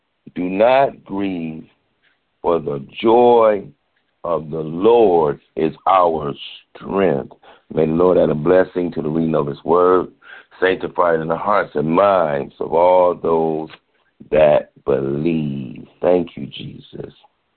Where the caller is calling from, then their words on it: Richmond Heights, Ohio, United States; I'm coming from Richmond Heights, Ohio.